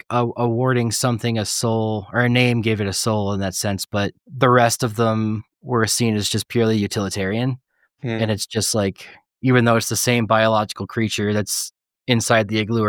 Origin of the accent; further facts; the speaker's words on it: New York City, New York, United States; like I grew up in New York City, so it's like Long Island, but it's like there's no stray dogs running around, really.